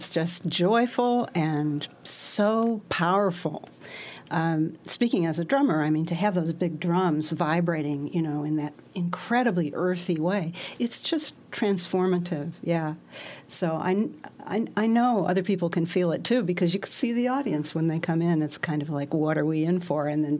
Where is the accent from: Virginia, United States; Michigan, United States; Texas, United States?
Michigan, United States; Detroit; I'm originally from Detroit. And with the strong African-American population there, I just kind of grew up with Motown.